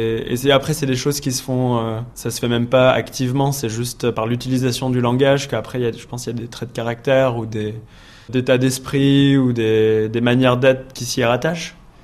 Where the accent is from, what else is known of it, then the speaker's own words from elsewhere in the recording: France; also born or lived in Iran; je suis né en Iran et j'ai grandi en France.